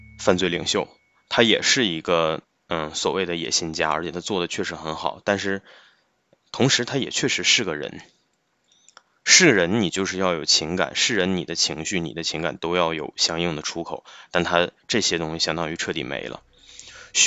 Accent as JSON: {"language": "Chinese", "region": "Jilin", "country": "China", "said": "我觉得跟俺们吉林挺像的。你看有矿，对吧？但是地势非常的偏僻。我们老家就是一个大盆地。就我们老家那个城市到现在都没有能够直达的高铁或者动车。"}